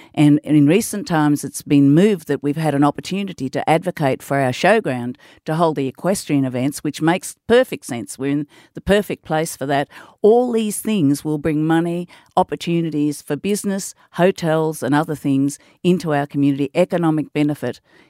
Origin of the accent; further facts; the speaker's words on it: Dirranbandi, Queensland, Australia; I come from Dirranbandi, live most of my life in Gundawindi, so I'm very, very much in touch with the rural areas.